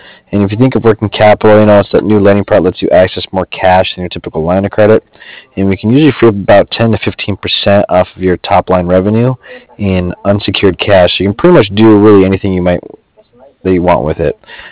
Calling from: Cardiff, Wales, United Kingdom; I'm calling from Cardiff.

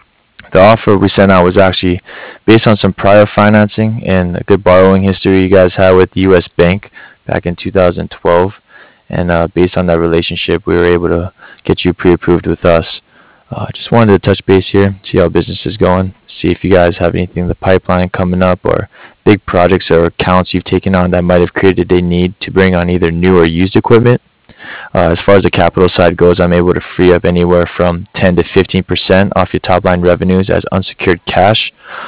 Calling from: Cardiff, Wales, United Kingdom; I'm calling here from Cardiff.

